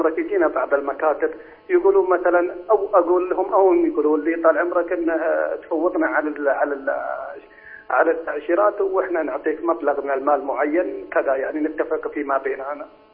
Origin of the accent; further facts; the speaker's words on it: Saudi Arabia; عندنا في السعودية